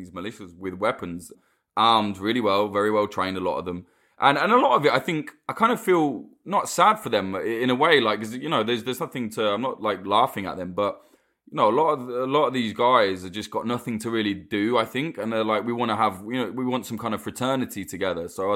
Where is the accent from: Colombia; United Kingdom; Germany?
United Kingdom; you know, as a Brit looking from the outside in, I just think that's insane that could happen.